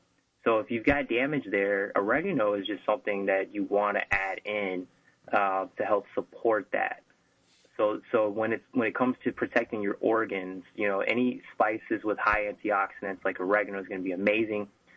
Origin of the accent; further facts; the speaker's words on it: Tennessee, United States; I mean, I was growing up in Tennessee, and you know, it's kind of all four seasons over there